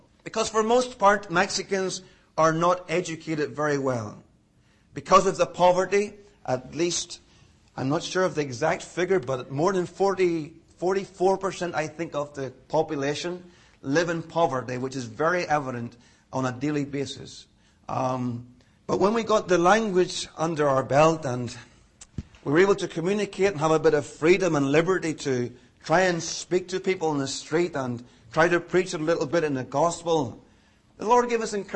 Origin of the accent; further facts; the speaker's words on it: Northern Ireland, United Kingdom; So I told her I was from Northern Ireland.